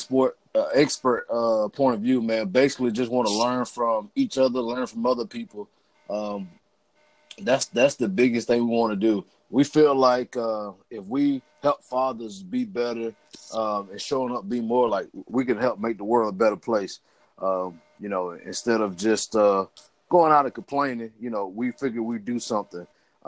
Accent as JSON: {"language": "English", "town": "Camilla", "region": "Georgia", "country": "United States", "tie": "born or raised there", "said": "we're going to be doing something for my hometown, Camilla, Georgia."}